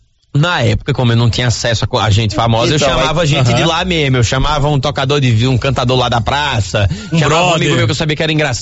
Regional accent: Campina Grande, Paraíba, Brazil; A gente tá pro Campina Grande, minha terra.

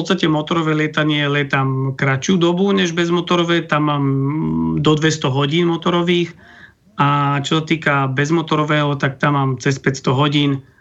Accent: Záhorie, Slovakia; My keďže sme zo Záhoria, tak my sa napríklad do časti na východné Slovensko s bezmotorovým lietaním dostanete málo.

